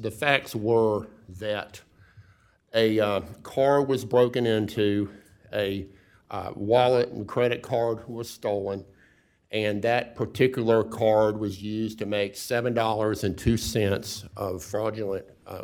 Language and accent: English; Washington, Georgia, United States; from Washington, Georgia, which has the distinction of being the first place in the world named after George Washington, so named before the war was even over.